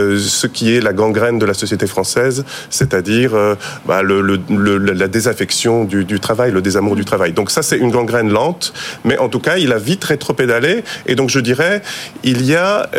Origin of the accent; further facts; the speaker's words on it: Poland; French is a second language; Vous savez, je suis polonais.